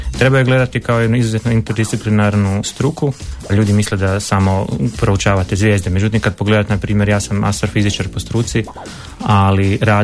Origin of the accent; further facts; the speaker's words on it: Međimurje County, Croatia; to se desilo od svih škola baš u onoj kojoj sam ja išao kao klinac u Međimurju.